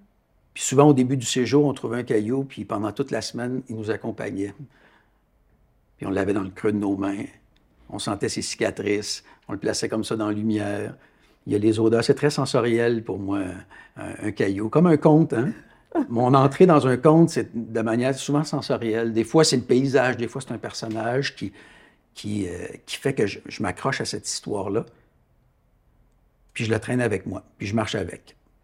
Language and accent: French; Quebec, Canada; now in Montreal, Canada; Je viens d'une famille aimante de la Montérégie au Québec. J'habite Montréal